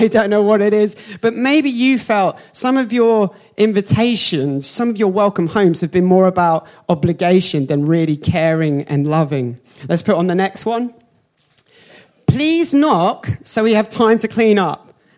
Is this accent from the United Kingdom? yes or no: yes; England, United Kingdom; I was going to offer him a cup of tea, being English and all that.